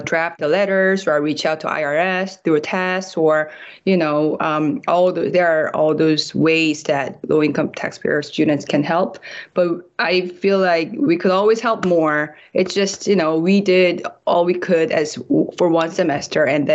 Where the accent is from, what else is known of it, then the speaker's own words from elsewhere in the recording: South Korea; English is a second language; now in United States; I am originally from South Korea, and then I moved to U.S. in 2018.